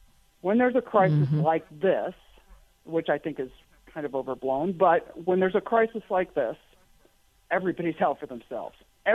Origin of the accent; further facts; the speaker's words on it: Iowa, United States; Yeah, I mean, I grew up in Iowa. You find simple ways to entertain yourself, right?